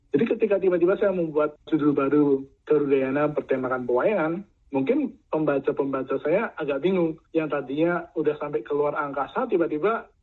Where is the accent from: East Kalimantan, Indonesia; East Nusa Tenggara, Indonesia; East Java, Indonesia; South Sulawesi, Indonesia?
East Java, Indonesia; Surabaya; saya dari Surabaya, Indonesia.